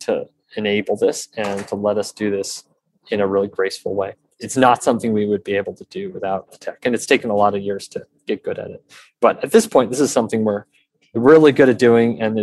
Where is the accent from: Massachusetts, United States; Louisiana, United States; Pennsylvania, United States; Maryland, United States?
Massachusetts, United States; I grew up in Western Mass and, you know, I don't know.